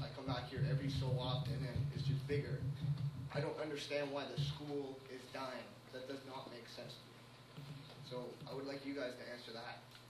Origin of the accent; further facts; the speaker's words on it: Oromocto, New Brunswick, Canada; I was born in Oromocto, went to Burton Elementary School in OHS, and then went to UMB.